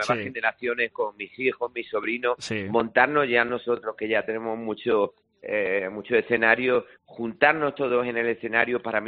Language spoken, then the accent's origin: Spanish; Andalusia, Spain; un público que es calentito como el nuestro, como el andaluz.